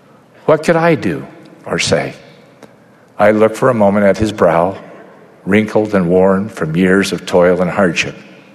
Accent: Rexburg, Idaho, United States; I grew up in Rexburg, Idaho, where I was influenced and taught by a wonderful family, friends, teachers, and leaders.

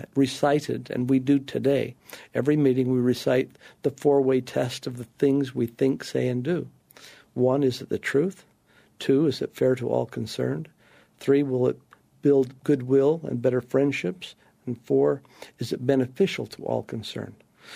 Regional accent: Edmonton, Alberta, Canada; also born or lived in Cardston; I was born in Cardston, raised in Edmonton, and those are towns in Alberta, Canada.

